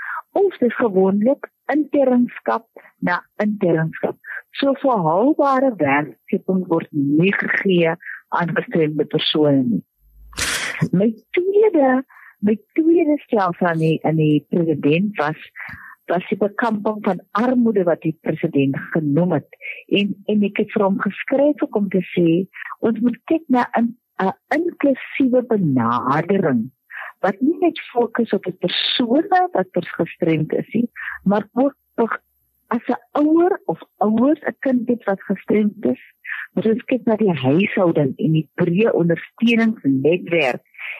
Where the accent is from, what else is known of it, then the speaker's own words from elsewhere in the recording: Wellington, Western Cape, South Africa; now in -; ek is van Wellington, ek is van die Waks en van die Boland area